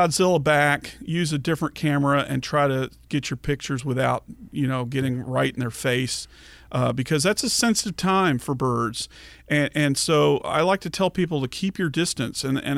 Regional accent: Dallas, Texas, United States; I grew up in the Dallas area, so they both occur there.

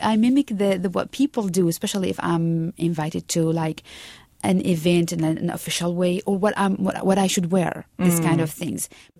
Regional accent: Iraq; now in United States; I am from Iraq. I arrived to the United States June 2010, and I have a bachelor's degree in civil engineering.

